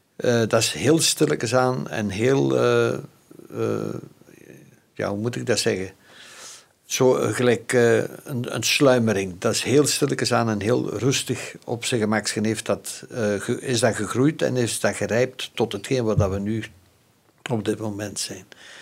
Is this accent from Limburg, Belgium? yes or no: yes; Koersel, Limburg, Belgium; also born or lived in Ixelles; Wij komen uit Koersel.